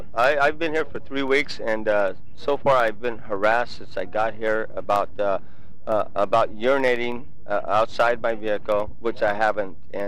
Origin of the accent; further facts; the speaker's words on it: Santa Cruz, California, United States; Actually, I was a native from Santa Cruz. I raised my family here.